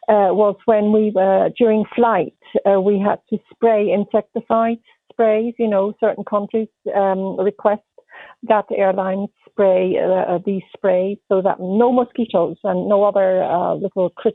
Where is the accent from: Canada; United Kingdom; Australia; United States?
United Kingdom; England; born there; also born or lived in Switzerland / Africa; I was born in England. My parents both flew. I went to school partially in Switzerland and partially in Africa